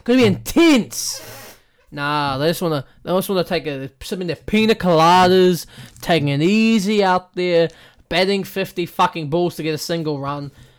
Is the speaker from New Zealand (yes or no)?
yes; New Zealand; I'm New Zealander, and my favourite best was Mike Hussey.